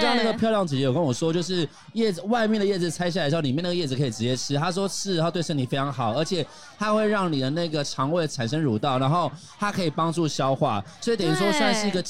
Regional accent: Xinzhuang, New Taipei, Taiwan; 如果以一个新北新庄人的视野来讲

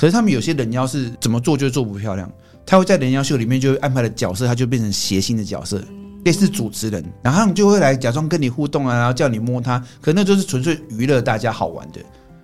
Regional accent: Taiwan; 那我们台湾人是比较含蓄一点

